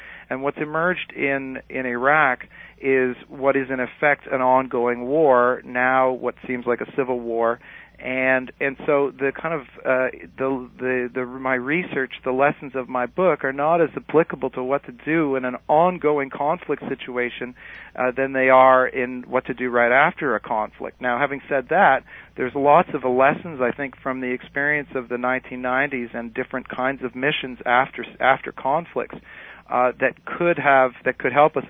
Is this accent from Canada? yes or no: yes; Canada; if you don't mind my saying, as a Canadian